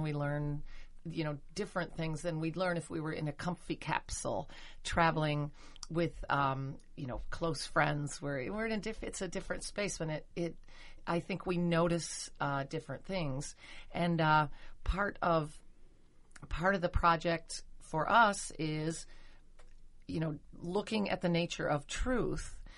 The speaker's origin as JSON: {"language": "English", "region": "Michigan", "country": "United States", "said": "Yeah, I guess I come from Michigan, which is a state that has a lot of different political views."}